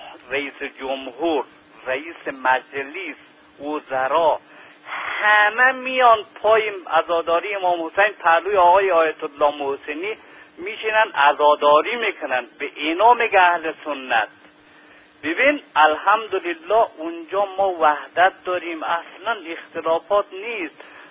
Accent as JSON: {"language": "Persian", "country": "Afghanistan", "said": "منم افغانی هستم"}